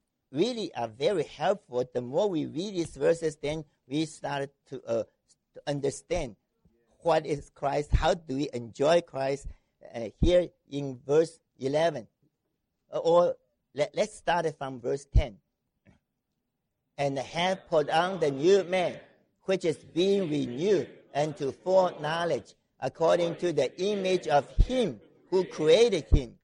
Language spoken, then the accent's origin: English; China; first language Chinese; English is a second language; Chinese is my mother tongue. It's not English, you know. It's English is not my mother tongue.